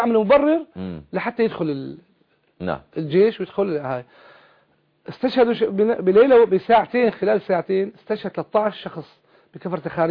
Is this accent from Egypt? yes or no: no; Syria; بس نحن طبعا انا سوري وبسوريا بصور مع ما حدا